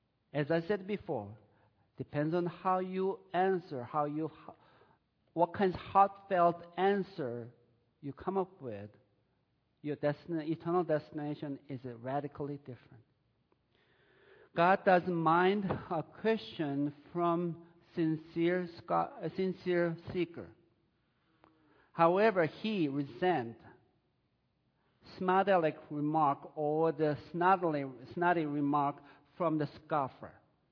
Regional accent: South Korea; While I was growing up in South Korea

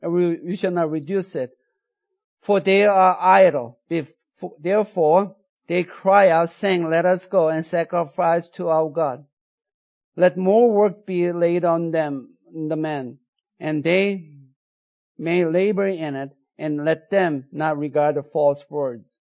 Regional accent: South Korea; when I was growing up in South Korea

